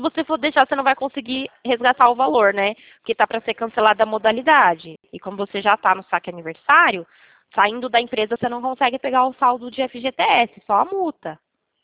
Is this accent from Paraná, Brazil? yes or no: no; São Roque, São Paulo, Brazil; Sou daqui de São Paulo, cidade de São Roque